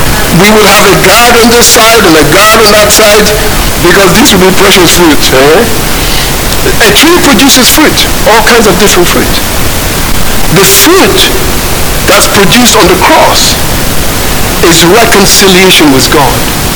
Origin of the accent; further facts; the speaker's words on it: Nigeria; now in United Kingdom; Joanna's English. Yana is South African. I'm Nigerian. Mabel's Irish, but Joanna's English.